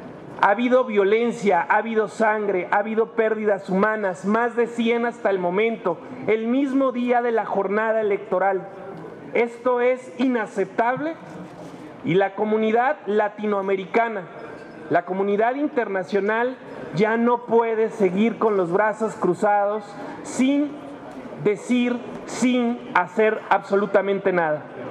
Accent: Michoacán, Mexico; Yo soy michoacano, sé cómo inician las redes del narcotráfico

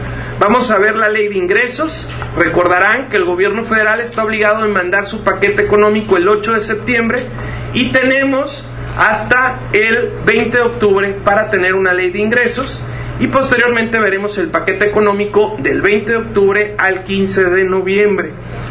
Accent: Mexico; cuál es la línea a qué nos vamos a tener como mexicanos

